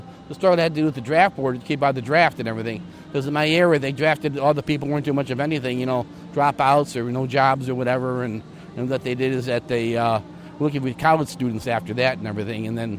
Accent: Chicago, Illinois, United States; I grew up in Canaryville, just south of Bridgeport.

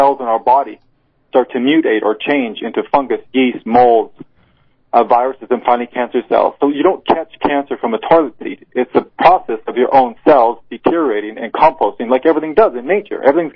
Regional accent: Transcona, Manitoba, Canada; I was brought up in Transcona, and I lived there till I was 17

